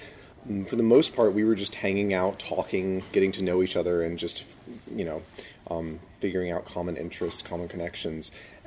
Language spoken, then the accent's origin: English; Florence, South Carolina, United States; so I grew up in Florence, South Carolina, where there is no music school, no conservatory.